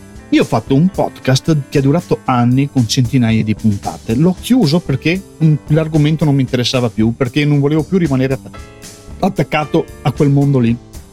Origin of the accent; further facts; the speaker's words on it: Veneto, Italy; accent: Venetian; siamo tutti e due veneti, se poi dall'accento non l'avete capito che sono veneto